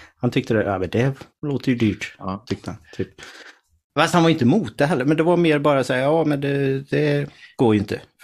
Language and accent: Swedish; Sweden; Ja, men jag är från Sverige och jag kommer nu. Om 3 veckor så kommer jag att bo i Georgia under ett läsår